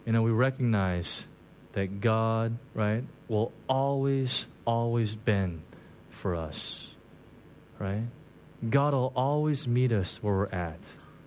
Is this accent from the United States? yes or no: no; South Korea; when I was a little boy growing up in Korea